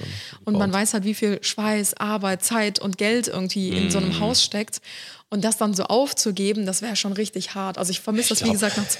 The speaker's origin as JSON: {"language": "German", "town": "Cologne", "region": "North Rhine-Westphalia", "country": "Germany", "tie": "born or raised there", "also_born_or_lived": "Ulm", "said": "wir sind beide in Köln aufgewachsen. Unsere Familien sind auch nie ausgewandert oder weggezogen oder sonstiges."}